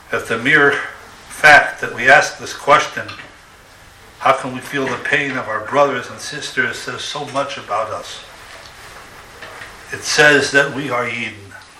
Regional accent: Ukraine; English is a second language; When I grew up in the Ukraine, there are all sorts of nationalities there.

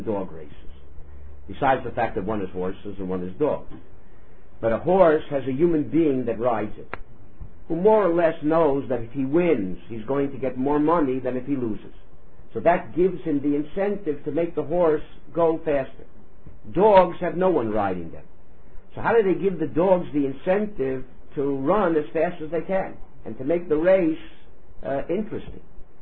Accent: Miami, Florida, United States; I come from Miami originally.

